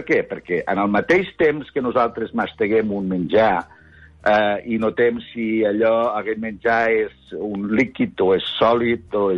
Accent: Catalonia, Spain; al poble, que jo sóc del Pallars

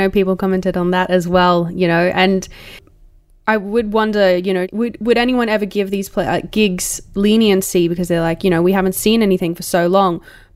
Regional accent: Cairns, Queensland, Australia; I'm from Cairns originally

